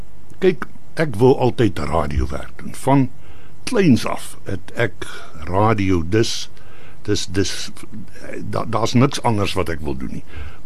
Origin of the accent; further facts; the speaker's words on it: Nelspruit, Mpumalanga, South Africa; born there; Ek was, toe ek terugkom in Nelspruit. Ek is gebore in Nelspruit.